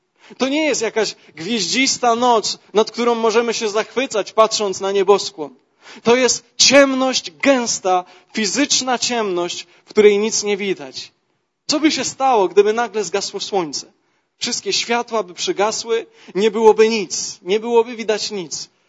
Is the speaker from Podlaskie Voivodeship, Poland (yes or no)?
no; Jastrzębie-Zdrój, Silesian Voivodeship, Poland; Ponieważ ja urodziłem się w Jastrzębiu, mieszkałem w Jastrzębiu